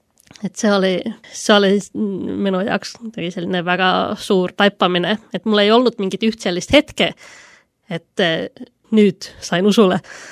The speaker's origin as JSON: {"language": "Estonian", "town": "Kouvola", "region": "Kymenlaakso", "country": "Finland", "second_language": "Estonian", "lives_now": "Estonia", "said": "Olen siis pärit Kouvolast ja meillä oli tollal 2000 alguses väga aktiivne koguduse noortetöö"}